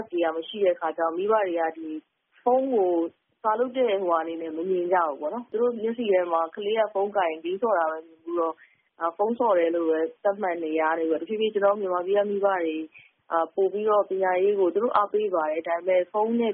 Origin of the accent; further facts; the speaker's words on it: Yangon, Yangon Region, Myanmar; ကျွန်တော်ဆိုရန်ကုန်မှာပဲမွေးရန်ကုန်မှာပဲကြည်